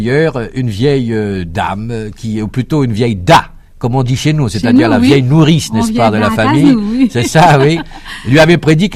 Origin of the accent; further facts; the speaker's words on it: Fort-de-France, Martinique, France; born there; Je suis né à Fort-de-France, mais ma famille, dans la capitale de la Martinique, mais ma famille est originaire des Trois-Îlets.